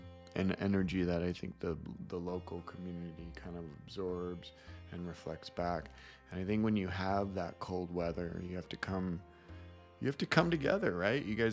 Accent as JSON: {"language": "English", "region": "Illinois", "country": "United States", "tie": "born or raised there", "said": "I grew up in the Midwest, so, you know, Chicagoland area, so the intense freezing cold and wind and all that."}